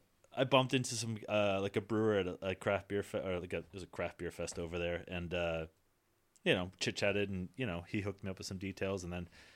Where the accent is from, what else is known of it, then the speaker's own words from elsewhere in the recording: Vermont, United States; Yeah. I'm from Vermont, so I went to school at Castleton, and kind of similar, you know.